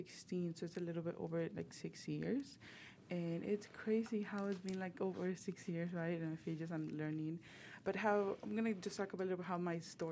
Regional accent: Mexico; English is a second language; You know, when I'm from Mexico, so for me, it was like, oh, yeah, it makes sense because we have a program for adults

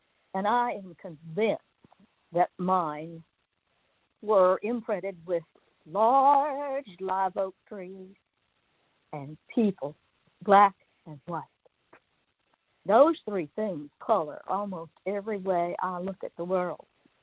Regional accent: the South, United States; born there; In our conversations, often, we two, me born in the South and you, Johanna, having come to the South as a young person

